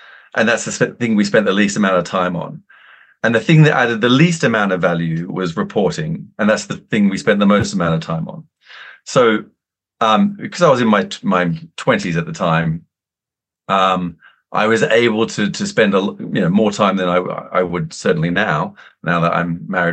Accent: Sydney, New South Wales, Australia; In Sydney. I grew up in Sydney.

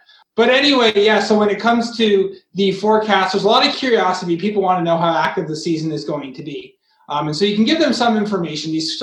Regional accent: Massachusetts, United States; And I grew up in Massachusetts, so I'm a diehard Red Sox fan.

